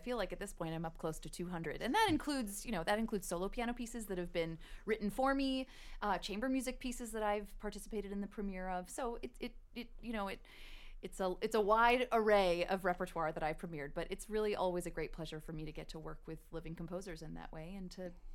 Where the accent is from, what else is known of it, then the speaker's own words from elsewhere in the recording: Minneapolis, Minnesota, United States; I'm from Minneapolis.